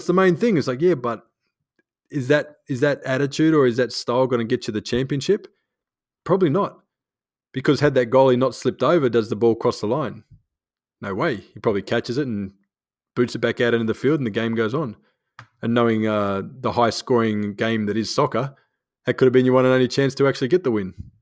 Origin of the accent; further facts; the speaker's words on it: Australia; You know, being an Australian kid, we got to watch it on the TV about the Americans.